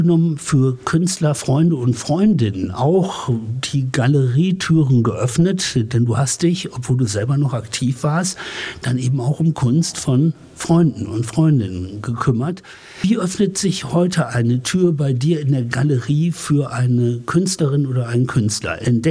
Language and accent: German; Bochum, North Rhine-Westphalia, Germany; ich komme ursprünglich auch aus Bochum und ich habe mich immer wohlgefühlt in Düsseldorf.